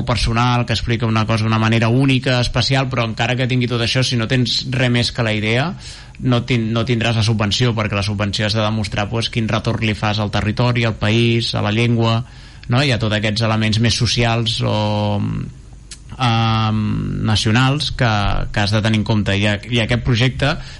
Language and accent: Catalan; Terrassa, Catalonia, Spain; Jo sóc de Terrassa, ells són de Terrassa